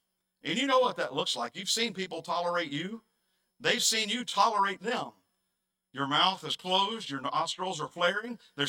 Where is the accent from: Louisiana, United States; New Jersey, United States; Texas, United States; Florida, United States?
Texas, United States; Now, I'm from Texas. I like the original Whataburger.